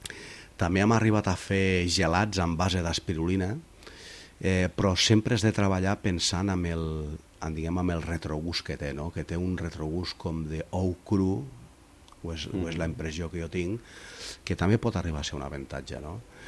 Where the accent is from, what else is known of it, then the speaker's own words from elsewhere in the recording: Tremp, Catalonia, Spain; accent: Catalan; en anglès tinc un accent català terrible.